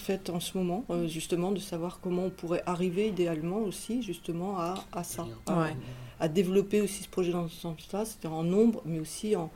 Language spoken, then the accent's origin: French; Caen, Normandy, France; on se déplace puisqu'on est originaire de Caen.